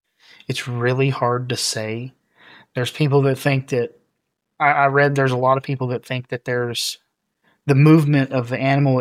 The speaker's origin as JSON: {"language": "English", "country": "Canada", "said": "Fast forward to now, Sasquatch. Now I'm from Canada."}